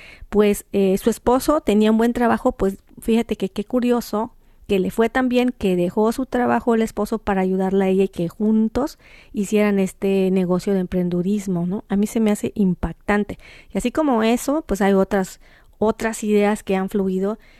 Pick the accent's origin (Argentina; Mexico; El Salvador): Mexico; como mexicanos, wow, es increíble.